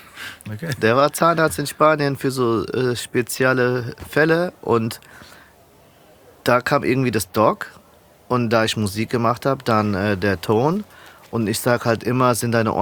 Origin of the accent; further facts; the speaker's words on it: Frankfurt, Hesse, Germany; Ich so, nein, ich komme aus Frankfurt.